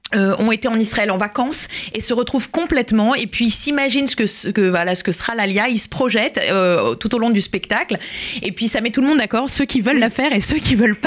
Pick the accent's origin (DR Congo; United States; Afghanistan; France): France; Paris, Île-de-France; je suis parisienne à la base.